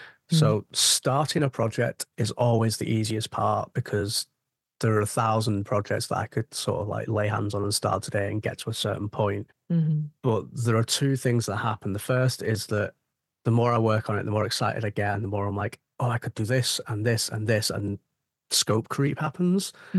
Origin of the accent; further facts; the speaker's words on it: United Kingdom; because I'm British.